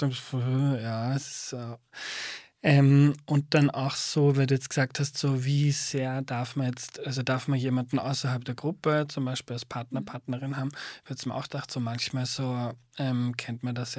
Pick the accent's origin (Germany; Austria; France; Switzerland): Austria; Lower Austria; Also ich bin aufgewachsen in Niederösterreich. In Niederösterreich wächst man, oder zumindest war das in den 90ern so, wächst man katholisch auf.